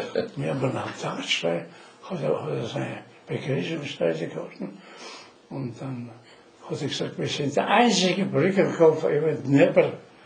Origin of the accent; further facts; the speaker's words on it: Poppendorf, Styria, Austria; Poppendorf Nummer 8, die jetzige Gemeinde Gnaz.